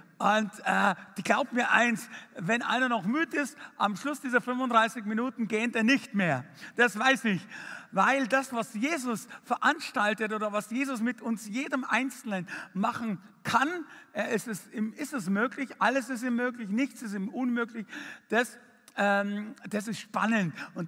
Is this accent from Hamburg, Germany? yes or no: no; Fürstenfeldbruck, Bavaria, Germany; Ich bin aufgewachsen in Fürstenfeldbruck bei München, zwischen Augsburg und München in der Mitte